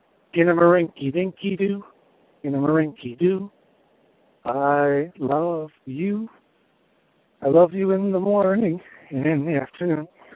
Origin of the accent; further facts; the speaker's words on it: Canada; I'm from Canada. This is my second update.